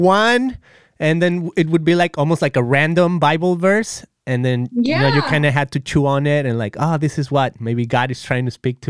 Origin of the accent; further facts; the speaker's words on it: Guadalajara, Jalisco, Mexico; So I'm from Guadalajara, yeah. Mexico, and it's kind of like central Mexico and to the west.